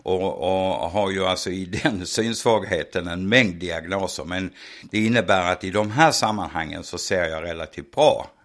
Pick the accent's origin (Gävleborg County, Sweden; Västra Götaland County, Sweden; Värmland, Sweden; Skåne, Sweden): Skåne, Sweden; Lund; Det stämmer. Jag kommer från Lund. Nej, jag har bott i stort sett över hela Sverige.